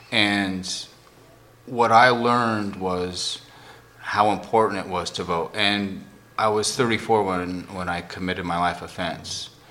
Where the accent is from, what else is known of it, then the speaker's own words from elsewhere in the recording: California, United States; also born or lived in Middle East / Arizona / Las Vegas / Grand Cayman Islands; And I am a California native, and I grew up primarily in Southern California, but I've lived in a lot of different places.